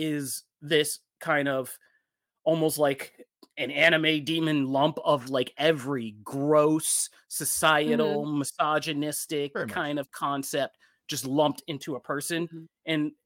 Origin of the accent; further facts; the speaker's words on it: Philadelphia, Pennsylvania, United States; I'm from Philadelphia and a man.